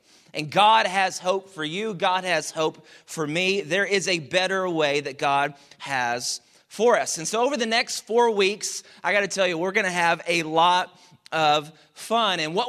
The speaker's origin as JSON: {"language": "English", "town": "Dallas", "region": "Texas", "country": "United States", "said": "I'm from Dallas, if you didn't know, and so I'm learning to love the Texans."}